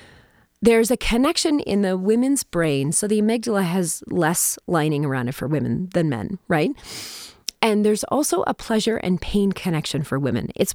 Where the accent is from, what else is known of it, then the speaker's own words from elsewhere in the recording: Minnesota, United States; I grew up in Minnesota. I call it the land of 10,000 treatment centers because it is so repressed.